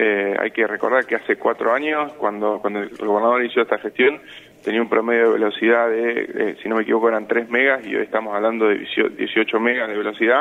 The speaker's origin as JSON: {"language": "Spanish", "country": "Argentina", "said": "nosotros como argentinos"}